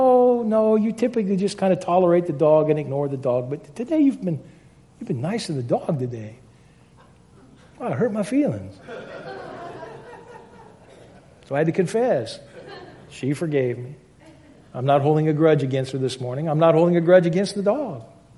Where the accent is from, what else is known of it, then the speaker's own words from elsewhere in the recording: Louisiana, United States; I grew up in Louisiana. The state motto is "Laissez les bons temps rouler." That's "let the good times roll."